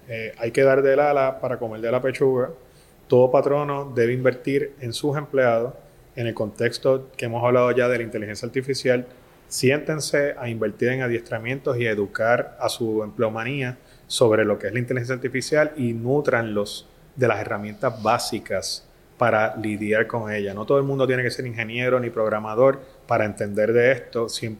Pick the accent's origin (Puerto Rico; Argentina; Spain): Puerto Rico; estabilizar también nuestra salud mental como puertorriqueño